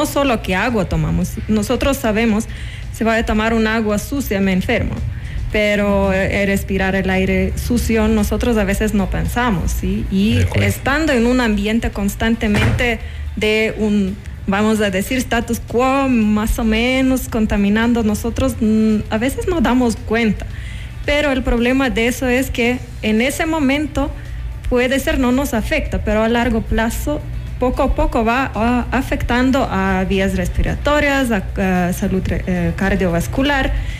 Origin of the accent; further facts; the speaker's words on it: Lithuania; Spanish is a second language; now in Ecuador; De Lituania.